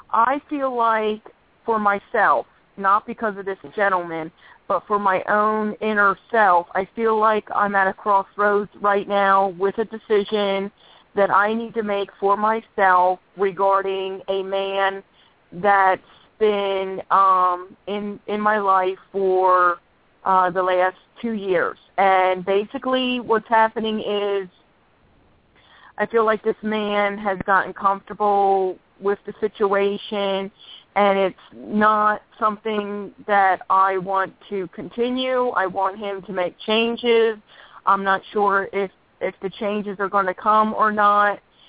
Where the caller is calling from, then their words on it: Pennsylvania, United States; Pennsylvania.